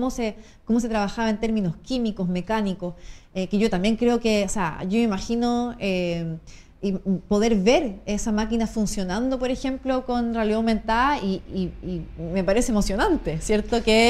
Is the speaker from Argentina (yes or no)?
no; Santiago, Santiago Metropolitan Region, Chile; Y esa es una experiencia que yo soy santiaguina, que yo no vivo